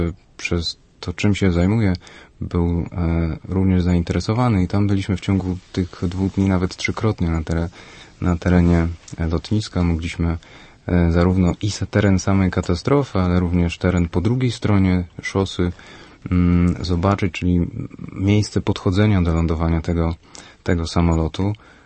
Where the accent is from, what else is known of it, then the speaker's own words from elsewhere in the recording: Lublin Voivodeship, Poland; jestem z Lubelszczyzny.